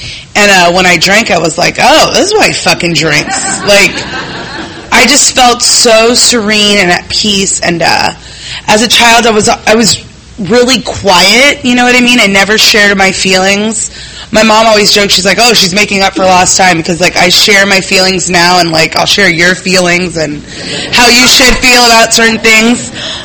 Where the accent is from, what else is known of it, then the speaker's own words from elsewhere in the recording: National City, California, United States; also born or lived in San Diego; I was born here in San Diego, grew up in National City. I was the youngest of three, and we all had different fathers, and they were brown, and I was white. And my family's Mexican. I'm Mexican.